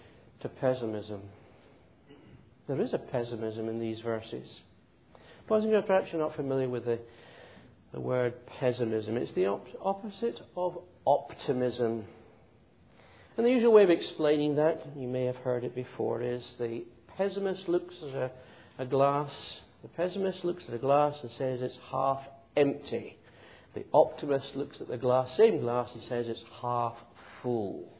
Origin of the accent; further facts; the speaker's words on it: Scotland, United Kingdom; Well, I'm Scottish.